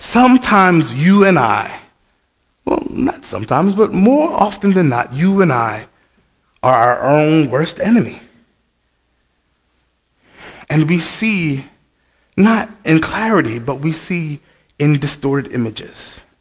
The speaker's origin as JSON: {"language": "English", "town": "New York City", "region": "New York", "country": "United States", "said": "Now, I'm from New York City. Heavy Italian mafia presence."}